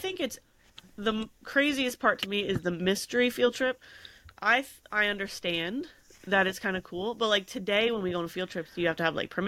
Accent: Appalachia, United States; accent: Appalachian; It's regional. It's Appalachian up here.

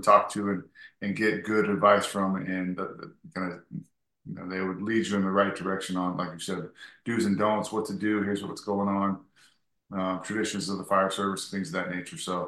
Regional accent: Huntington Beach, California, United States; And me growing up in Huntington Beach in California, I very much wanted to be by the water and on a coast.

